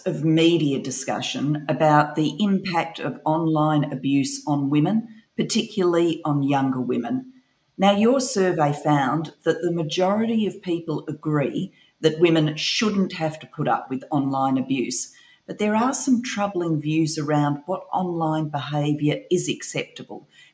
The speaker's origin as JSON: {"language": "English", "country": "Australia", "lives_now": "United Kingdom", "said": "And given I'm an Aussie"}